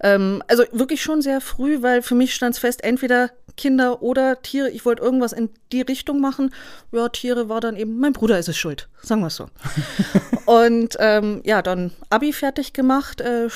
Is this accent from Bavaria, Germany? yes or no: yes; Munich, Bavaria, Germany; ich bin geborenes Münchner Kindl, nur meine Eltern sind NRWler.